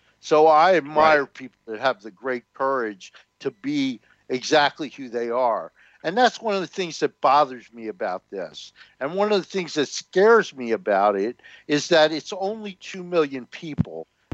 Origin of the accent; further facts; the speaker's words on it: New Jersey, United States; I grew up in North New Jersey, which, you know, is much like Camden. I had an older brother who was a football player and protected me.